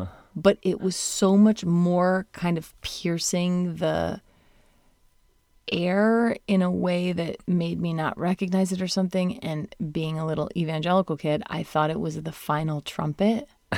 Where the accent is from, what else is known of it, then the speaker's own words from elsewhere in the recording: Michigan, United States; because they have a lot of lake effect snow because I'm from Southwest Michigan and Notre Dame, South Bend, Indiana.